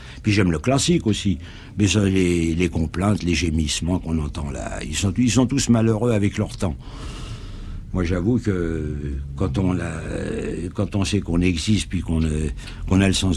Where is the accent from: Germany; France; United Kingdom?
France; Paris, Île-de-France; Ils disent, oui, qu'est-ce que... D'où êtes-vous? Ben, je dis, je suis d'ici.